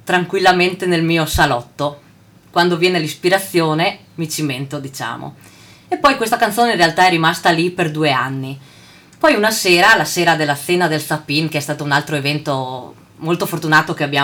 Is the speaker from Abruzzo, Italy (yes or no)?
no; Alleghe, Veneto, Italy; Con la Z bene sottolineata, perché siamo di Alleghe.